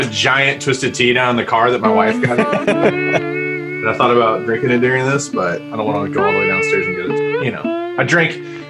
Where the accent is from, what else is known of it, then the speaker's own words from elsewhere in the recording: Tennessee, United States; also born or lived in Georgia / Florida; out east, I grew up in Tennessee, lived in Georgia, Florida